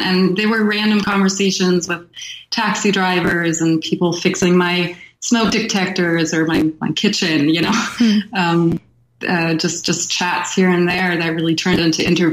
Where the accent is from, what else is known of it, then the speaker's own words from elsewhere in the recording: Hanover, Lower Saxony, Germany; also born or lived in United States / Austria; now in Berlin, Germany; And then we moved back to Austria and then Germany, where I mostly grew up. So I grew up in Hanover.